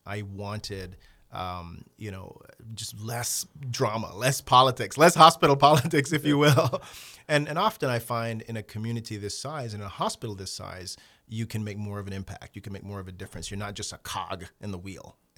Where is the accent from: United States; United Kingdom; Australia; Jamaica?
Jamaica; Growing up in Jamaica, my uncle was quite an influence on us.